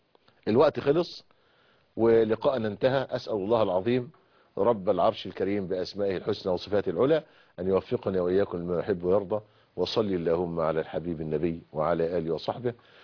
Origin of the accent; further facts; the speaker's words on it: Egypt; وفي كل الاحوال بناء على القانون اللي عندنا في مصر